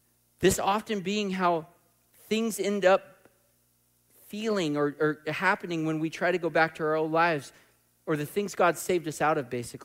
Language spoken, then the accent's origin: English; Oregon, United States; I remember I grew up in Southern Oregon and rafting on the Rogue.